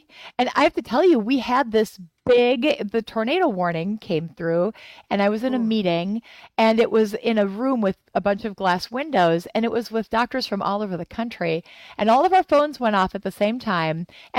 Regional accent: Wisconsin, United States; But yeah, to me, it was really interesting because I grew up with this, you know, growing up in Wisconsin, we would leave our classrooms and go out in the hallway and sit on the floor

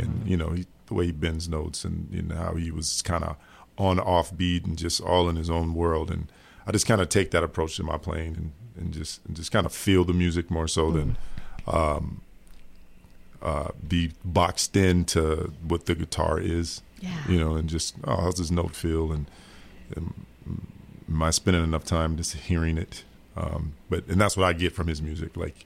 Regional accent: Madison, Wisconsin, United States; But it was hard not to be influenced by Jimmy growing up in Madison.

